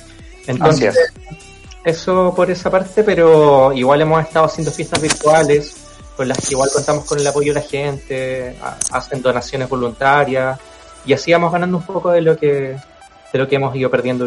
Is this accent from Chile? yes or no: yes; Chile; no necesitamos estos weones para poder lograr nuestros propósitos como sociedad, como chilenos, ¿cachai?